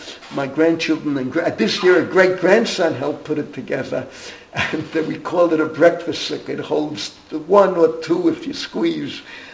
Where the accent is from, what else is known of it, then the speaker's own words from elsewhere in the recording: United States; moved away as an adult; now in Israel; I grew up in the United States. Believe me, it was too cold to sleep in a sukkah. I live in an apartment in Israel for the last 51 plus years.